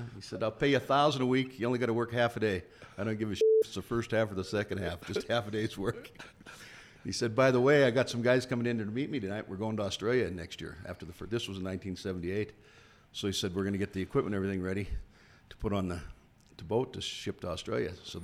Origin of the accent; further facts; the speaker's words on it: Butte, Montana, United States; I grew up in Butte